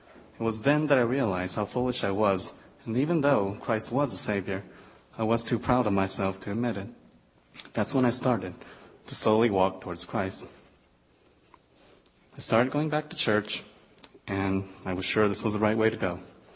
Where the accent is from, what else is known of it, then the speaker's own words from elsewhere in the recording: Seoul, South Korea; now in United States; Seoul, South Korea.